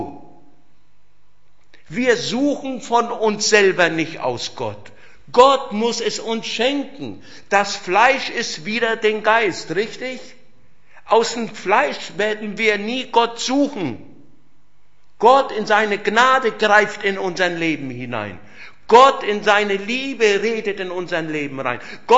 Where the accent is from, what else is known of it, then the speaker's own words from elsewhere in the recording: Fürth, Bavaria, Germany; ich bin ja aus Mittelfranken, aus Nürnberg, Fürth bin ich ja, und da war das auch immer so gewesen.